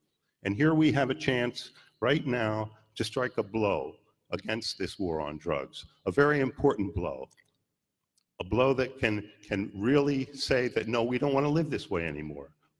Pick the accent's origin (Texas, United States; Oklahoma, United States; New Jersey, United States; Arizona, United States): New Jersey, United States; Trenton; I was born in Trenton. I I graduated from Trenton High School in 1966, and I choose to live in Trenton now.